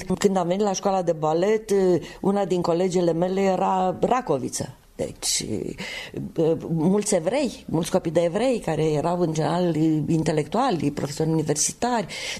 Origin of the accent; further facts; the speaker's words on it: Călimănești, Vâlcea County, Romania; born there; Eu m-am născut la Călimănești într-o perioadă când orășelul era extraordinar de cosmopolit